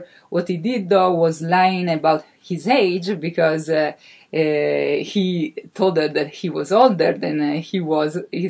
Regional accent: Turin, Piedmont, Italy; I come from Turin. It's a very pretty town in the northwest side of Italy, 2 hours from the mountains, 2 hours from the seaside.

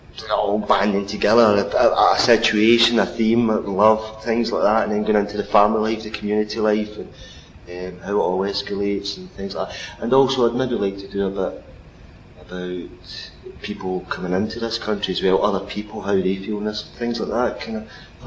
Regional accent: Johnstone, Scotland, United Kingdom; I'm 33 years old. I live in Johnson. I was brought up in Johnson. I'm still staying in Johnson. That's 15 miles west. Yeah. It's 15 miles outside Glasgow towards the Ayrshire coast. That's what it is. It's different from the city. It's quieter, which I like. It's a village as such. It's just outside Paisley.

